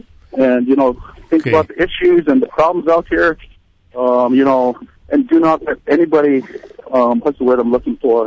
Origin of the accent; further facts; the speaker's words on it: Bethel, Alaska, United States; You know, I grew up here in Bethel, and, you know, this is actually originally where my mom's and dad's Blue Eyes Fish Camp were